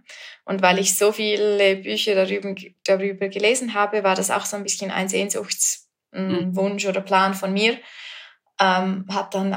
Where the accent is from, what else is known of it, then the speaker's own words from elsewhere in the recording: Graubünden, Switzerland; Ich bin aus der Schweiz und in den Bergen aufgewachsen und so bin ich eigentlich schon als Kind immer wandern gewesen, weil ich einfach wirklich in einem Bergdorf wohne.